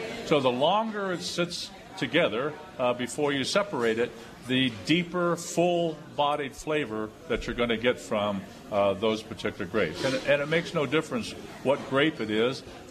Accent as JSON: {"language": "English", "town": "Dayton", "region": "Ohio", "country": "United States", "said": "I'm from Dayton, Ohio."}